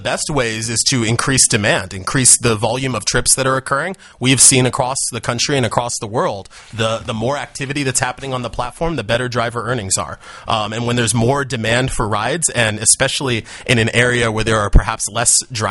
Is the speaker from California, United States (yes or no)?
yes; San Diego, California, United States; now in Sacramento, United States; I'm from California. My home is in Sacramento. I'm originally from San Diego, so this is actually the furthest north I've ever been in my life